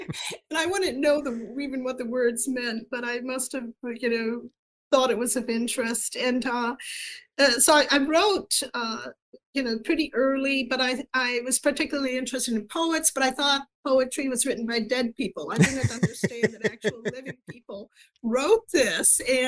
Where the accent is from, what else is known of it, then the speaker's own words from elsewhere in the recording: Fowler, Michigan, United States; moved away as an adult; now in Pennsylvania, United States; Well, for about the past 35 years, I've been living in Eastern Pennsylvania, but I'm actually from Fowler, Michigan. I grew up on a 140-acre farm there.